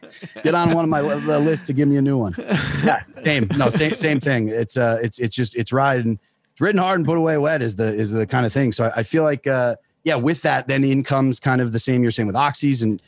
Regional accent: Pennsylvania, United States; So from I'm from Pennsylvania and kind of post industrial.

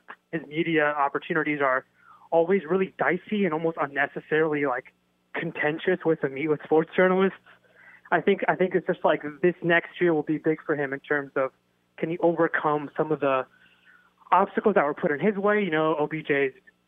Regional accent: Ohio, United States; now in Los Angeles, United States; So I'm from Ohio originally. I just moved from L.A. to L.A. a couple days ago.

